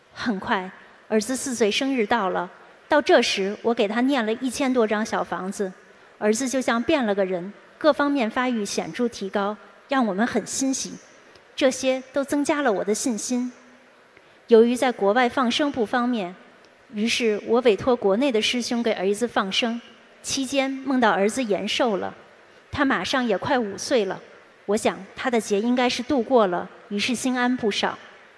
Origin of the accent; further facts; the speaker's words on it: California, United States; 我是来自美国加州城郡的同修